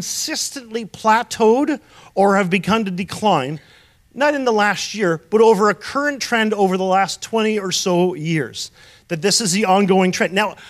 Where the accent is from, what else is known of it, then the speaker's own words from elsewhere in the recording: Hamilton, Ontario, Canada; I grew up in Hamilton, Ontario. I don't know if you're a sailor. I grew up sailing like a good Dutch kid should. I grew up sailing in Lake Ontario in Hamilton.